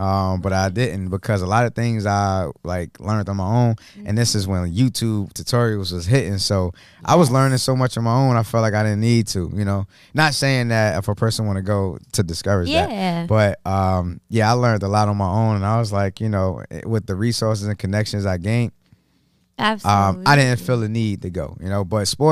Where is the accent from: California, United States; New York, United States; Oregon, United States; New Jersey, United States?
New Jersey, United States; Jersey is interesting. Why is it interesting? Because it's like a boiling pot of a lot of different nationalities, a lot of different walks of life.